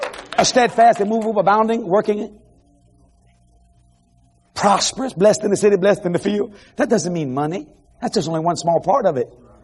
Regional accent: Louisiana, United States; You know, I'm from South Louisiana. Why I talk funny, I'm a Cajun boy.

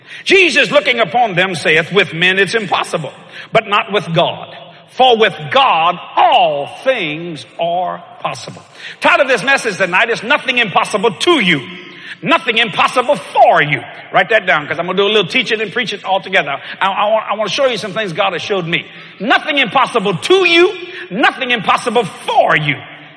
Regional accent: United States; I'm an American boy. You understand what I'm saying? I like being in America.

